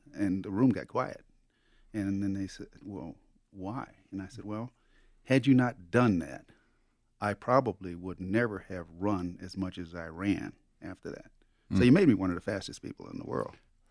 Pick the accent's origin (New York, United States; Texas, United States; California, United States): Texas, United States; Galveston; when I was growing up in Galveston, it was technically against the law for us to walk on the same side of the street as whites.